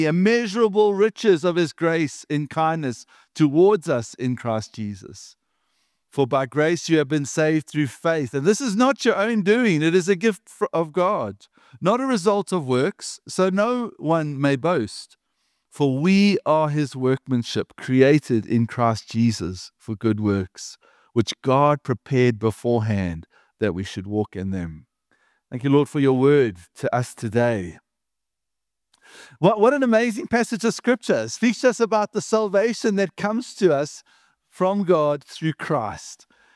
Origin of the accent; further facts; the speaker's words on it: Durban, KwaZulu-Natal, South Africa; So we're from Durban, and it's really cold, yeah.